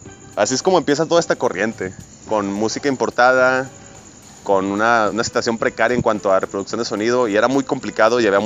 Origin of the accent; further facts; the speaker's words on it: Monterrey, Nuevo León, Mexico; Salvo que nosotros somos regiomontanos